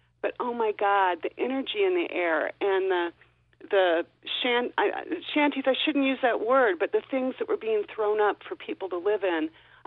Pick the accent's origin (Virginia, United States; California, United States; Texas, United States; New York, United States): Texas, United States; And I'd also like to say that I'm originally from Texas